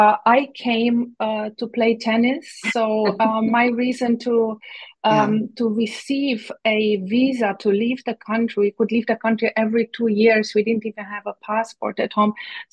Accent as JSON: {"language": "English", "country": "Romania", "tie": "born or raised there", "first_language": "Hungarian", "second_language": "English", "said": "Romania was always my home country. And even that I grew up as a Hungarian national mm-hmm. in Romania, I never felt Hungary as a home."}